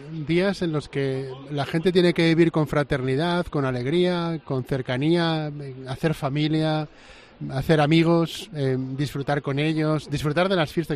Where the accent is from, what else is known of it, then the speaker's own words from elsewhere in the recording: Zaragoza, Aragon, Spain; los que somos de Zaragoza parece que estuviéramos casi acostumbrados, ¿no? Desde pequeñitos nos han enseñado que hay que ir a ver a la Virgen